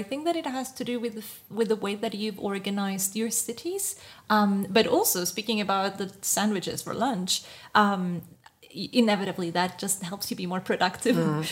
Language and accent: English; Chile; now in Netherlands; and I come from Chile.